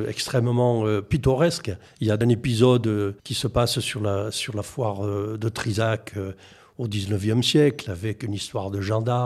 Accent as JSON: {"language": "French", "region": "Occitanie", "country": "France", "tie": "born there", "also_born_or_lived": "Gironde", "moved": "yes", "said": "En réalité, je suis Aveyronnais de naissance. Mais j'ai quitté l'Aveyron il y a fort longtemps"}